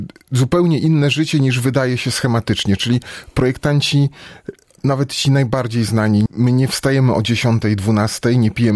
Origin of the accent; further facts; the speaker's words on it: Szczecin, West Pomeranian Voivodeship, Poland; Tak, urodzony w Szczecinie. W Szczecinie się wychowałem, w Podjuchach. Już potem przenieśliśmy się z rodzicami do Dąbia. Rodzice potem emigrowali na wieś, a ja zostałem w centrum.